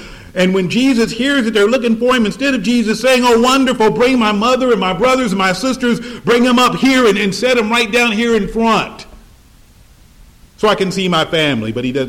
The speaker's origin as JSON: {"language": "English", "region": "Missouri", "country": "United States", "tie": "born or raised there", "also_born_or_lived": "Atlanta, Georgia", "moved": "as an adult", "said": "When I graduated from college, I moved from my home state of Missouri to Atlanta, Georgia."}